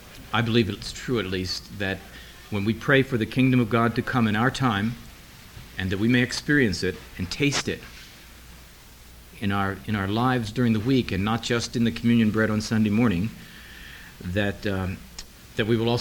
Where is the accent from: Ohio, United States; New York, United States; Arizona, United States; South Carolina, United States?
New York, United States; New York City; I'm from New York City.